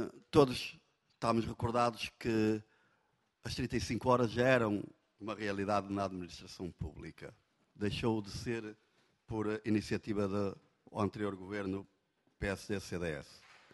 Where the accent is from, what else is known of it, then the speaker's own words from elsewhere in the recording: Braga, Portugal; e eu sou de Braga, tenho que falar direto